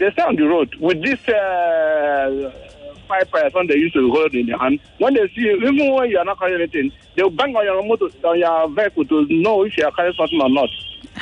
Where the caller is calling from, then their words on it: Amuwo Odofin, Lagos, Nigeria; I'm just calling from Amuwa.